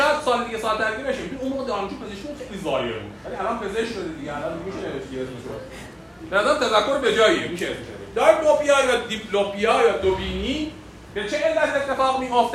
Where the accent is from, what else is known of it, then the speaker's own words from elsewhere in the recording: Iran; حالا به عنوان یک ایرانی